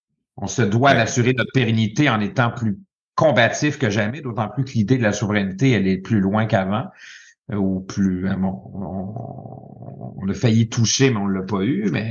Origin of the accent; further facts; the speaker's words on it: Quebec, Canada; En fait, dans toute notre histoire moderne, les Québécois ont voulu être reconnus par le regard des aut